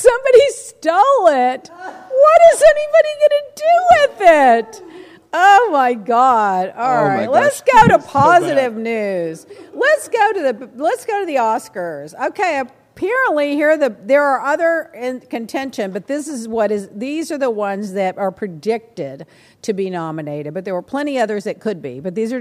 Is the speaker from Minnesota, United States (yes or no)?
no; Texas, United States; Of course, I'm from Texas, so I'm rooting for them.